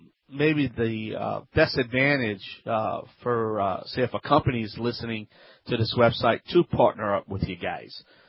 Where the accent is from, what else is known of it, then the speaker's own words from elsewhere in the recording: Louisiana, United States; … the originator, not the duplicator, please.